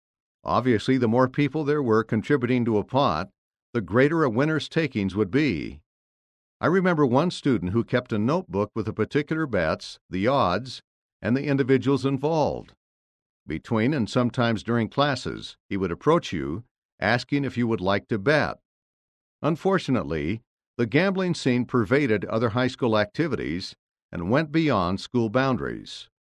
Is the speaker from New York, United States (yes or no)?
no; Las Vegas, Nevada, United States; Growing up in Las Vegas, Nevada, exposed me to the alluring gimmicks of gambling.